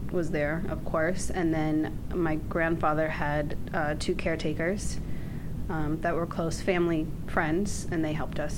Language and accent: English; Boston, Massachusetts, United States; And this is all back, yeah. I'm from Boston, so.